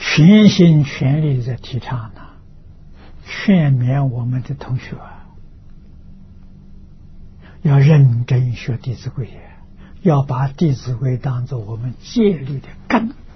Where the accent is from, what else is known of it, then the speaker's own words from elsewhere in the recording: Anhui, China; 我们家乡是因为受桐城派的关系，啊，那个地区就是桐城派的范围。啊，桐城、舒城、庐江，就是这个地区